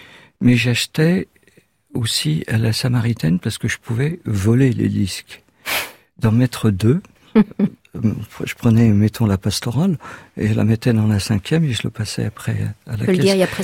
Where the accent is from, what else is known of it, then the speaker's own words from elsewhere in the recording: Nogent-sur-Marne, Île-de-France, France; born there; je suis né à Nogent-sur-Marne le 6 novembre 1951